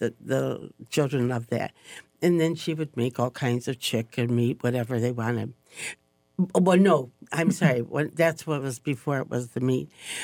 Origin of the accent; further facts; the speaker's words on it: Detroit, Michigan, United States; because I'm from Detroit, Michigan